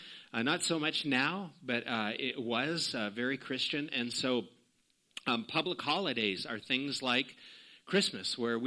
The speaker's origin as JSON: {"language": "English", "country": "Canada", "tie": "born or raised there", "said": "I grew up in Canada here"}